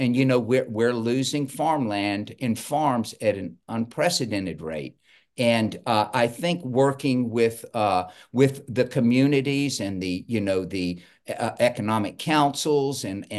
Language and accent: English; Kentucky, United States; I was born and raised in Kentucky country, but I am from a military family.